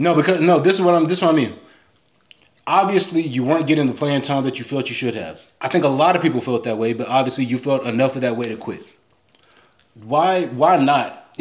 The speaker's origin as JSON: {"language": "English", "country": "India", "said": "I'm Indian."}